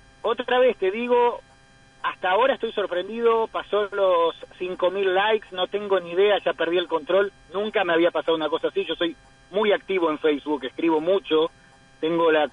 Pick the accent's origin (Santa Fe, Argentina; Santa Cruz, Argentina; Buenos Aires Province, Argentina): Santa Fe, Argentina; Rafaela; moved away as an adult; now in Ra'anana, Israel; vivo en la ciudad de Ranana. Uh-huh. Como dije, soy de Atlético de Rafaela y soy de Rafaela.